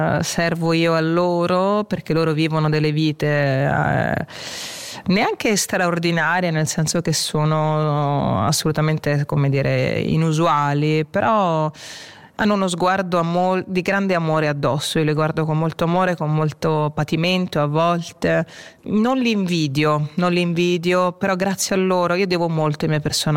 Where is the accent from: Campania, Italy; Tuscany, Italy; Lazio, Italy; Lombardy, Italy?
Lazio, Italy; Rome; born there; Sono nata a Roma, dovevo tornare a una certa ora, dovevi abbassare lo sguardo, era una forma di protezione.